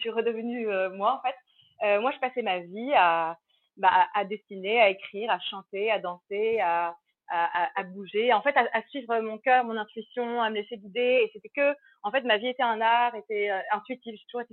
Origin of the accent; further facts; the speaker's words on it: Saint-Nom-la-Bretèche, Île-de-France, France; also born or lived in London, United Kingdom; je suis née à Londres, mais à 5 ans, on est parti en France. Et là, on vivait près de Paris, mais dans la nature. On était à un endroit qui s'appelle Saint-Nom-la-Bretèche